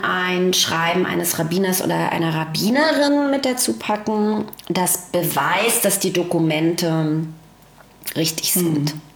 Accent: Berlin, Germany; weil Berlin ja meine Heimat ist. Ich bin hier geboren.

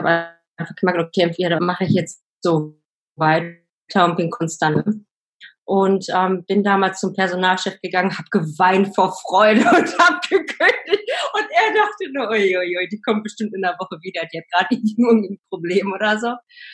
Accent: Sprockhövel, North Rhine-Westphalia, Germany; in meiner Heimatstadt oder am Heimatsdorf Sprockhövel, was neben Bochum liegt

